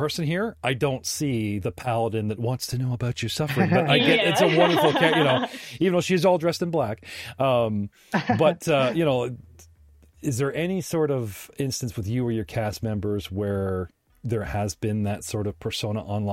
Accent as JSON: {"language": "English", "country": "Canada", "said": "And I'm sorry, I'm Canadian."}